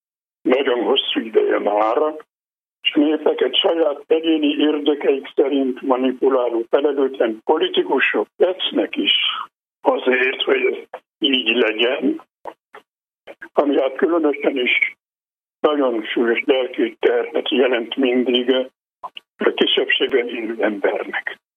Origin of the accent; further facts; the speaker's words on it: Farkasfa, Vas, Hungary; az elmúlt évek során az én szülőfalunkban Farkasfakán is felállítottak itt trianoni emlékművet